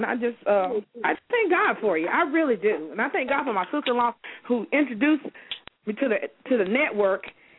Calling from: Williamson, South Carolina, United States; I am calling from Williamson, South Carolina.

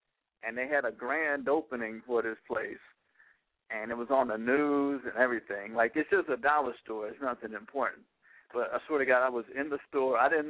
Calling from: Orange, California, United States; I'm calling you from Orange, California.

